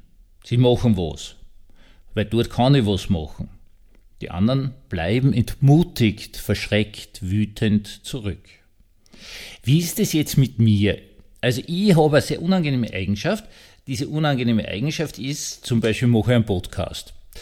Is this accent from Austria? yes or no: yes; Austria; aber das ist nur so eine kleine Spitze gegen die Preisen, die ich mir als Österreicher erlauben darf.